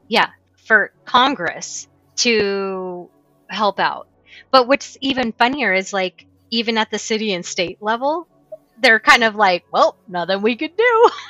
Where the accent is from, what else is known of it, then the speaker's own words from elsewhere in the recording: England, United Kingdom; I mean, I'm from England